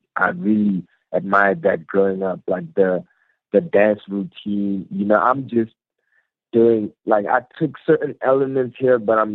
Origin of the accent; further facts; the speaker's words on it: Free State, South Africa; Yeah, I'm South African born. You know, I was born in South Africa, so I grew up in the Free State. That's a province here. It's like one of the states like here. So I grew up in the Free State in a city called Zalkum